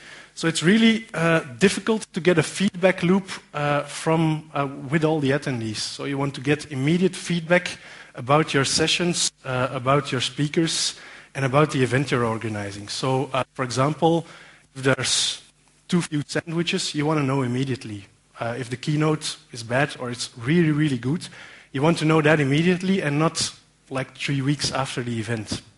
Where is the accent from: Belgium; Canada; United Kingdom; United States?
Belgium; Antwerp, Flanders; I'm from Antwerp, so it's actually pretty nice to speak at this venue because I can get here in like 7 minutes.